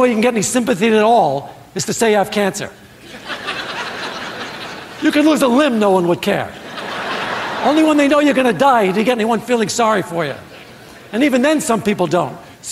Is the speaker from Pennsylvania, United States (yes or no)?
no; Brooklyn, New York, United States; born or raised there